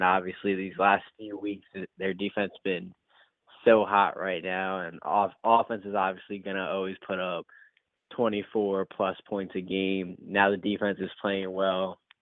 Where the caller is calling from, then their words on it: Allentown, Pennsylvania, United States; from Allentown, PA.